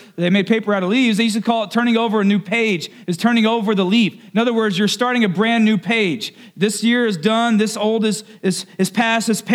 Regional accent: the South, United States; I'm from the South. That's what we do. It's just comfort food. It's Southern hospitality.

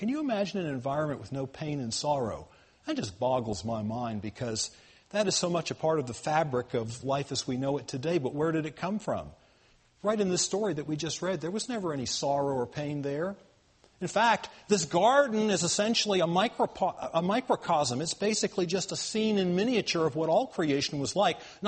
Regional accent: the South, United States; Now, you know, I grew up in the South

